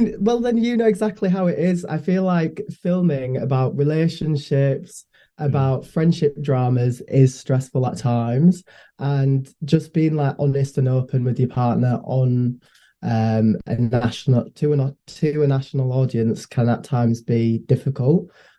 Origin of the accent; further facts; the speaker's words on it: Yorkshire and the Humber, United Kingdom; I'm from Yorkshire.